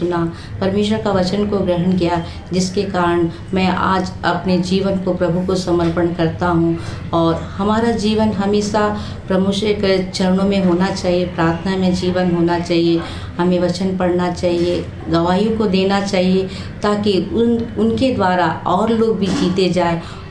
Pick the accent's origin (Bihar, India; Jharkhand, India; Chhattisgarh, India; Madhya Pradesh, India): Jharkhand, India; और मैं झारखंड की रहने वाली हूँ।